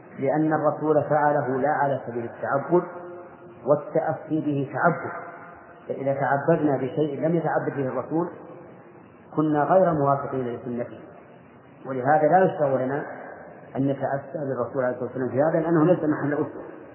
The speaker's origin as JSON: {"language": "Arabic", "region": "Najd", "country": "Saudi Arabia", "said": "لو أننا مثلا أردنا أن نلبس لباس الهموم مثلا ونحن من أهل نجد"}